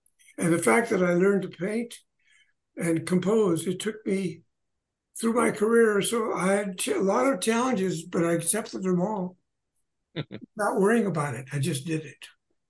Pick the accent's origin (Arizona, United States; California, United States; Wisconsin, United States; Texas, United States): California, United States; Santa Paula; also born or lived in Santa Barbara; I was born there, but I grew up in Santa Paula.